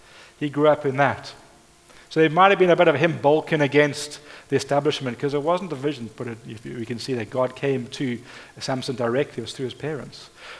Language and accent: English; South Africa; growing up in South Africa, in apartheid South Africa